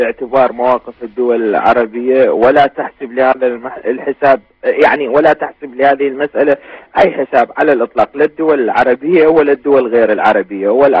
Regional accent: Iraq; يعني نحن كعراقيين هذه كارثة

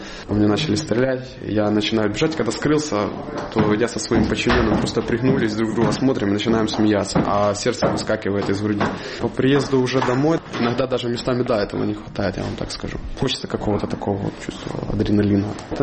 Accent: Yavoriv, Lviv Oblast, Ukraine; Ну, вообще, родом я из Львовской области, из города Яворов. Я живу в Житомирской области, там переехать вот оттуда.

